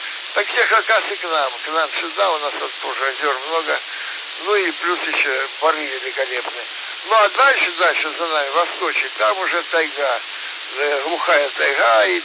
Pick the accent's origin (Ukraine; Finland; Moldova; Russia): Ukraine; Donetsk, Donetsk Oblast; also born or lived in Kuban; Родился на Кубани. Вот, а детство и юность прошли в Донбассе. Вот, город Донецк или раньше Сталина